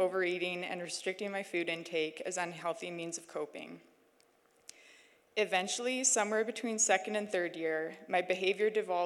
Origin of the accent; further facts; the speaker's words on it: Prince George, British Columbia, Canada; I was born and raised in Prince George in a loving Christian home with two older brothers.